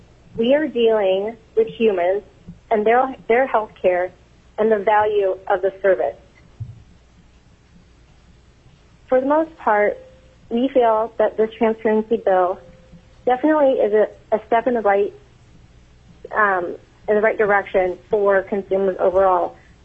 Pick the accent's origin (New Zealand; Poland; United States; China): United States; Delta Junction, Alaska; now in Fairbanks, United States; from Fairbanks, Alaska. I am in general practice. I grew up in Delta Junction. I moved back to Fairbanks